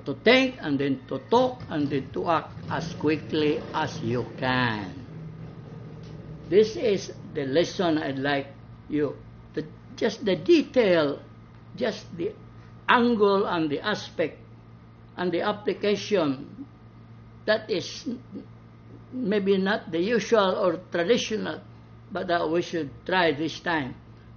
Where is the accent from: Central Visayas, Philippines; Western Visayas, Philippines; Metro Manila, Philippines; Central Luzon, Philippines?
Central Visayas, Philippines; Balamban; In my hometown, Balamban, I tell you, because the market is right in front of the church